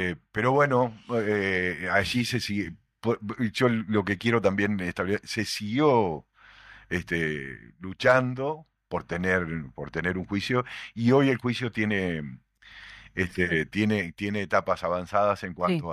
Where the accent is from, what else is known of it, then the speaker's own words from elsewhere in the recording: Uruguay; Bueno, ese tan reclamado nunca más como sociedad uruguaya hacemos